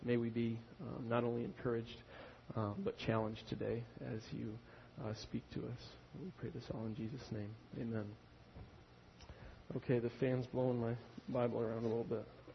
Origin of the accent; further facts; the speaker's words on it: Michigan, United States; I grew up in North Oakland County, and I thought I was a country boy. I graduated from Holly High School. We were a small school in Oakland County.